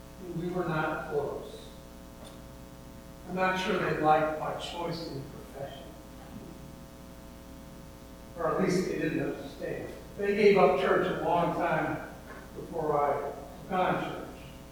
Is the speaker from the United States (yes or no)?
yes; Midwest, United States; I'm from the Midwest.